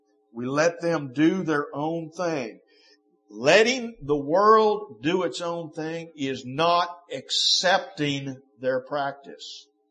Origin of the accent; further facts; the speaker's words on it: United States; Or does it hurt me as an American? And that's a hard question to look at, to hear, and to deal with. If it hurts me as an American, that's bad. Because it's my culture. It's where I grew up.